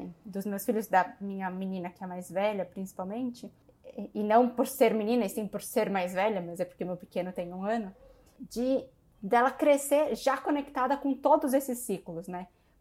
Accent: São Paulo, Brazil; E aí, eu sou de São Paulo, morei minha vida inteira praticamente em São Paulo.

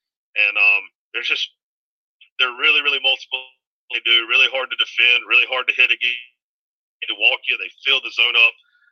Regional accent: North Carolina, United States; Growing up in East Carolina, Pirate, you know, going to school there, following the program, was one big part of it.

